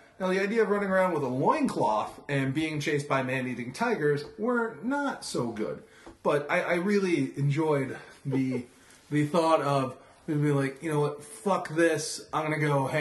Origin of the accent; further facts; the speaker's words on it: Sheffield Lake, Ohio, United States; No, I didn't live in malls. I live in a very, very small town. Very small town. Big up Sheffield Lake